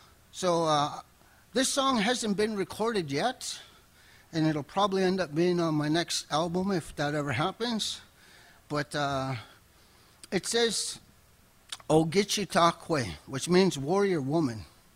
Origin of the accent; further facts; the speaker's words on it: Winnipeg, Manitoba, Canada; So I come from a Cree Ojibwe background. I was born and raised in Winnipeg's North End, and I'm proud of that. You know, I'm a North End kind of guy, old school, and I'm very proud of the fact that I grew up there, went to school there, graduated from there.